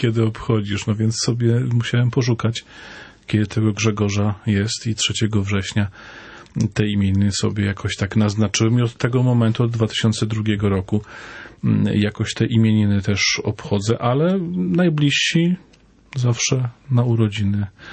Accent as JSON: {"language": "Polish", "region": "Silesian Voivodeship", "country": "Poland", "said": "Nie, ja jestem ze Śląska i obchodzę urodziny przede wszystkim."}